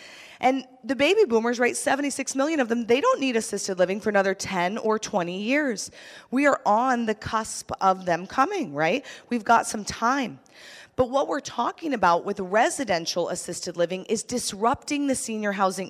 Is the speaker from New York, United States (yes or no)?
yes; New York, United States; I talk really fast because I was from New York